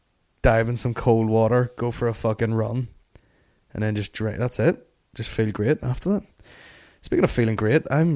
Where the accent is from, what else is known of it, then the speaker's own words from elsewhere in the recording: England, United Kingdom; I'm English and my girlfriend is Irish, Northern Irish.